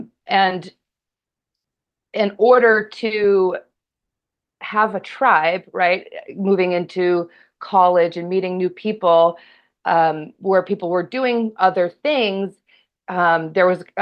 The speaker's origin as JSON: {"language": "English", "region": "Maine", "country": "United States", "tie": "born or raised there", "also_born_or_lived": "Chebeague Island", "said": "And so I grew up in nature in Maine, first in a small town just northwest of Auburn Lewiston. And then during my, you know, ages like 8 to 14, I had the opportunity to live on a small island off the coast of Maine called Chebig."}